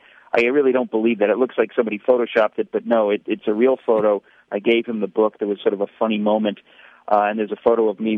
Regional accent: New York City, New York, United States; I'm a fast talker. I grew up in New York City. I live in New York City with my wife and daughter.

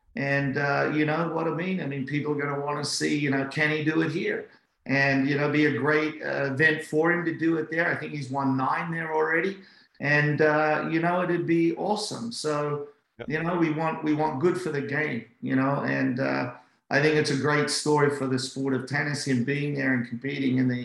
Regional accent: Australia; as an Aussie

